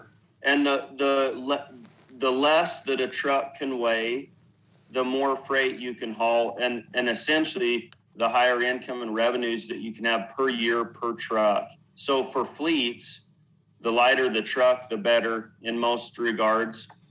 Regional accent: Idaho, United States; I grew up in Southern Idaho and had a lot of background in like the fab industry, like the metal fab industry and farming in general. I grew up on a farm

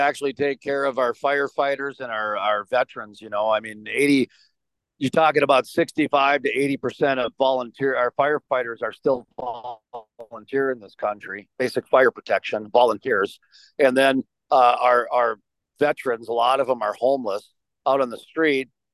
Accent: Fargo, North Dakota, United States; One thing that scares me is that I grew up in Fargo. Fargo was a test market.

